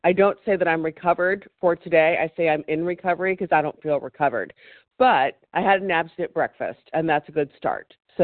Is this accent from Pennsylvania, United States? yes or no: no; California, United States; Great. I'm from California.